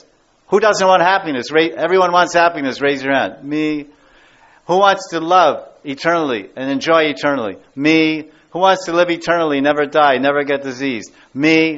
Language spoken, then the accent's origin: English; Los Angeles, California, United States; I'm from Hollywood and you want to go there. I came from Los Angeles, from Hollywood.